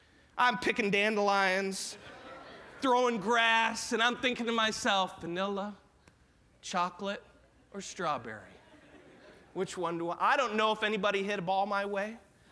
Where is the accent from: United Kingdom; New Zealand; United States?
United States; Haines City, Florida; And that was enough for any man growing up in Haines City.